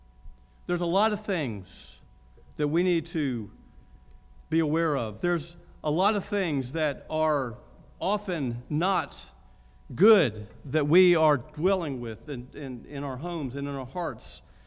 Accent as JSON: {"language": "English", "town": "Augusta", "region": "Georgia", "country": "United States", "tie": "born or raised there", "said": "Growing up in Augusta had a lot of perks. One of them was that the Masters came every spring break"}